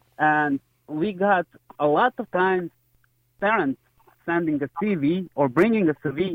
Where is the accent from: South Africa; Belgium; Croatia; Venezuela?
Croatia; English is a second language; now in Ireland